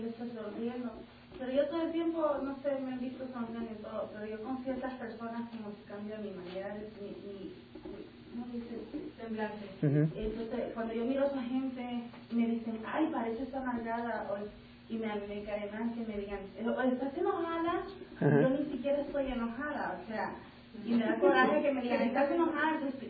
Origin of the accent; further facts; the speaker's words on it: Mexico; ¿De dónde eres? Y yo me quedo, de México.